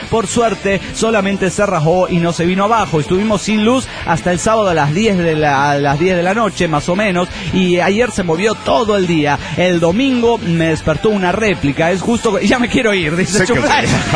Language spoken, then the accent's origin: Spanish; Argentina; soy de Argentina.